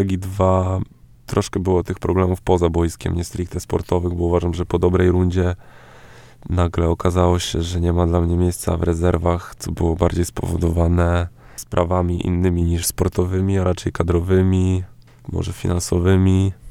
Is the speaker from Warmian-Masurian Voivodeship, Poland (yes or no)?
yes; Elbląg, Warmian-Masurian Voivodeship, Poland; jestem z tamtego miasta, wręcz wychowywałem się przy obiektach treningowych Olimpii Elbląg.